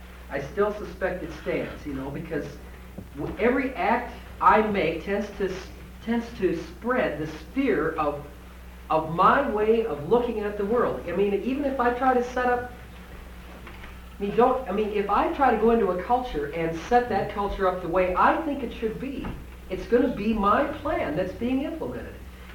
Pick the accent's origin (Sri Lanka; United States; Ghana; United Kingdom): United States; the more that I, as an American and a rich person in the world, actively